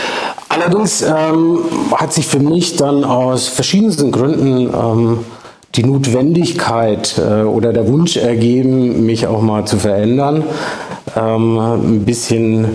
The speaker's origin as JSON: {"language": "German", "town": "Würzburg", "region": "Bavaria", "country": "Germany", "tie": "born or raised there", "said": "Ursprünglich komme ich aus Würzburg, dem beschaulichen unterfränkischen Städtchen. Mhm. Und die Herkunft, wie du bestimmt hören kannst, lässt sich nicht verheimlichen. Bin dort aufgewachsen, habe dort studiert, bin mittlerweile 47"}